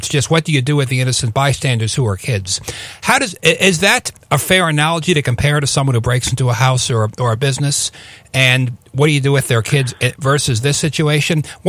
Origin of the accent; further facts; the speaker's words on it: United States; As an American, I'm very upset, very upset over this.